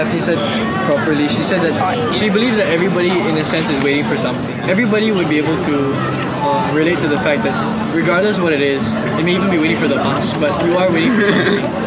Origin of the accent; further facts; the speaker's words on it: Philippines; because I'm Filipino, Filipinos are like ants, they're everywhere.